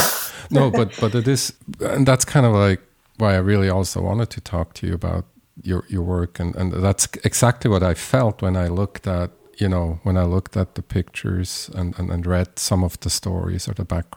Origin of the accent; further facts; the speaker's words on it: Switzerland; now in United States; I'm actually from Switzerland, but I live in the US. I've been living here for a long time